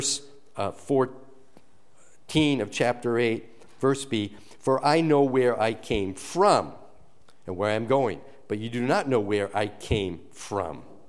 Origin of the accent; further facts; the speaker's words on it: Minnesota, United States; If I say I'm from Minnesota, people make assumptions about me, and sometimes they may be accurate assumptions.